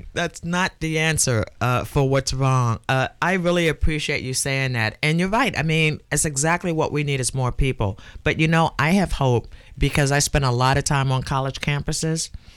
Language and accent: English; Baltimore, Maryland, United States; I'm from Baltimore, so I kind of feel the same way about Baltimore Police Bureau.